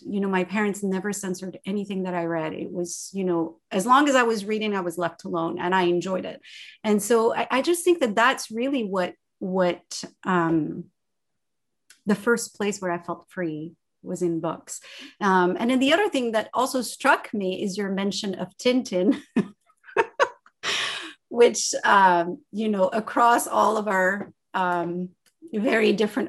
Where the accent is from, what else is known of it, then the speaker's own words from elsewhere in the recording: Morocco; I was born and raised in Morocco, and I grew up at a time when Morocco had one state television channel.